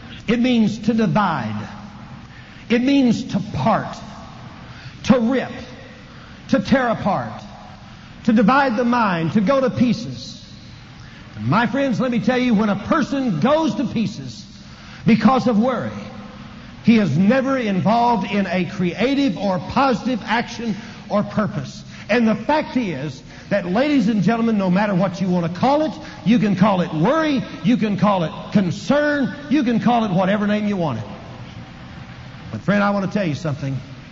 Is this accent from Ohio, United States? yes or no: no; Duncan, Oklahoma, United States; In my hometown in Duncan, Oklahoma, there was a man by the name of John Robinson.